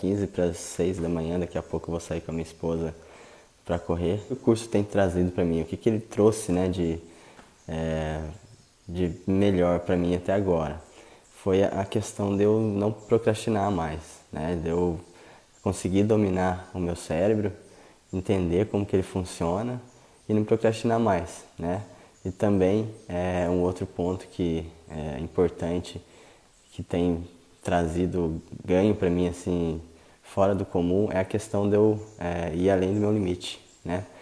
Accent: Santa Rita do Sapucaí, Minas Gerais, Brazil; de Santa Rita do Sapucaí, sou de Minas, sou desenvolvedor de software.

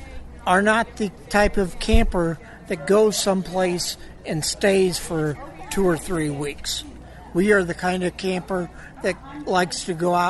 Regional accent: Panama City, Florida, United States; from Panama City, Florida.

